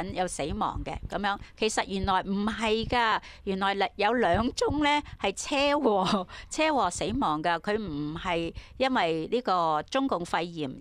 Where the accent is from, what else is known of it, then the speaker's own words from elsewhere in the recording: Hong Kong; 我们香港人叫它做第四波的疫情